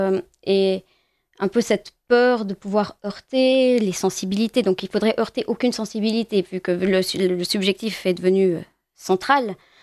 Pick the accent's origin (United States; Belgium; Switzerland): Switzerland; dans nos pays, je suis de Suisse ou en France